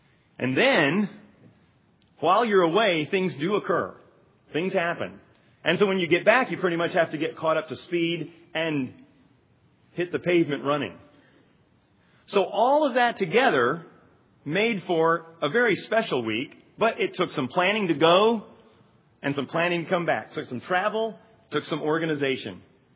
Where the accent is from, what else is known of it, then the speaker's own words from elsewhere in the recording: Taiwan; now in United States; Of course, I grew up in Taiwan